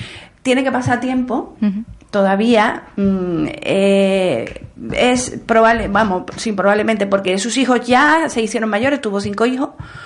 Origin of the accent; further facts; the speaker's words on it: Andalusia, Spain; accent: Andalusian; Soy andaluza, me cuesta pronunciar la S